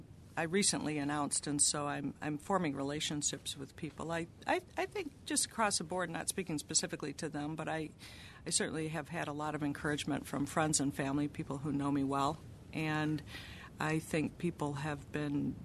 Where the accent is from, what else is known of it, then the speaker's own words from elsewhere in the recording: Michigan, United States; also born or lived in Argentina; I'm originally from Michigan. My dad, as I said, is a minister. We lived out of the country when I was a kid. We lived out in Argentina.